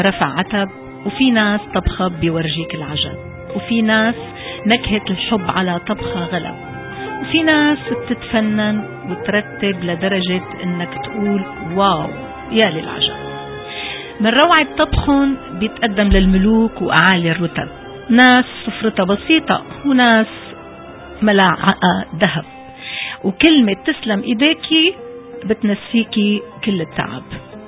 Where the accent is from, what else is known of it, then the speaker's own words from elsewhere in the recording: Syria; حسكاوية وعزة نفسي إدلبية، وما مننسى دير الزور. إذا مشكلتك من وين أنا؟ بحب قلك أنا سورية من شروق الشمس لغروبة.